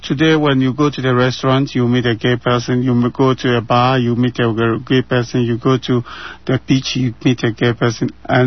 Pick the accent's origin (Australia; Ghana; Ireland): Ghana; Accra, Greater Accra; I am a homosexual man from my village in Accra. When I was born in Ghana